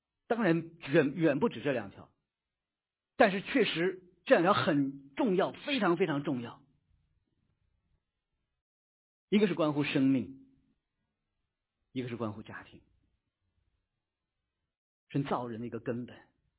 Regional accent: New York, United States; 纽约州，我来自纽约州

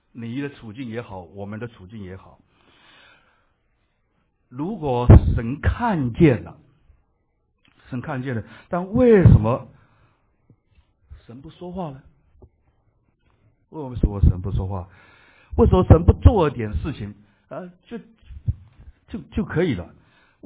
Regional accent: Taiwan; accent: Taiwanese; 大家刚才主席有介绍我是从哪里来的，所以你们听到台湾口音了啊，好，不要见怪啊，台湾口音很好听的啊

